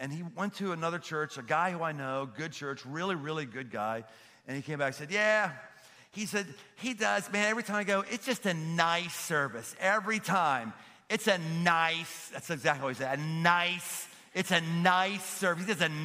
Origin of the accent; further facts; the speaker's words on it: Cincinnati, Ohio, United States; I live in Cincinnati, my hometown, love Cincinnati.